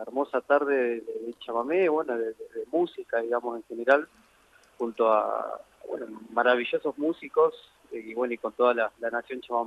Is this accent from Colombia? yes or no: no; Buenos Aires, Argentina; born there; soy nacido en Buenos Aires. Uh-huh. Amo, obviamente, la música del litoral porque la llevo en la sangre, pero también me atrae mucho tocar la música acá de mi ciudad